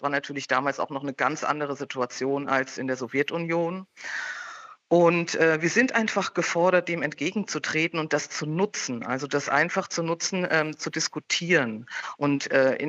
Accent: Trier, Rhineland-Palatinate, Germany; born there; Ja, ich komme ja zufällig aus Trier. Also ich bin in Trier geboren tatsächlich, habe aber lange nicht mehr dort gelebt

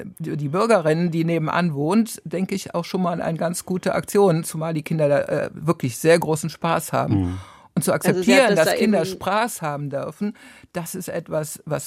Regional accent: Cologne, North Rhine-Westphalia, Germany; ich bin ja aus Köln

